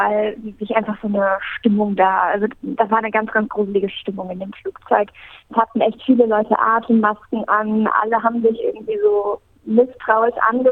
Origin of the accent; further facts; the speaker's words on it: Cologne, North Rhine-Westphalia, Germany; Bin jetzt gerade hier in Köln, wieder in meiner Heimatstadt.